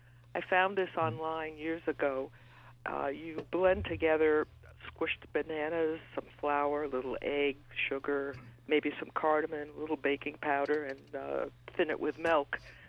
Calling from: Gallatin, New York, United States; Gallatin.

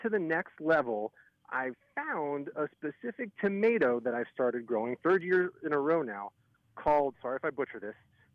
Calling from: Lancaster, Pennsylvania, United States; So I am calling from Lancaster County, Pennsylvania.

